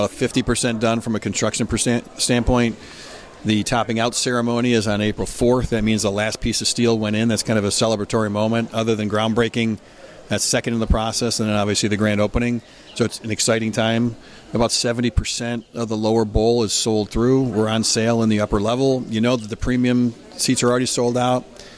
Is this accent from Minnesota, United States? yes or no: no; Rochester, New York, United States; Yeah, look, I grew up in Rochester, New York, and spent the first 11 years of my career with the Bills.